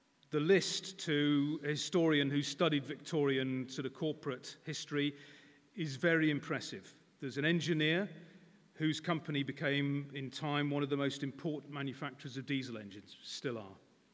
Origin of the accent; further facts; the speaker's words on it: Stafford, West Midlands, United Kingdom; In the Open Brethren Church where I grew up in Stafford